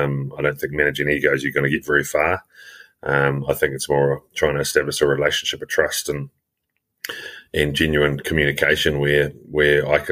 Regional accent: Tauranga, Bay of Plenty, New Zealand; also born or lived in Australia; From New Zealand, I live in Tauranga, and yeah, I was born and bred in New Zealand. I went overseas to study in Australia for 4 years

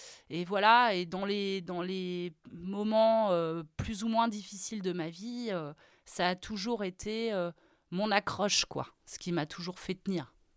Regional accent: Nouan, Centre-Val de Loire, France; c'est ça en fait mon enfance ici à Nouan.

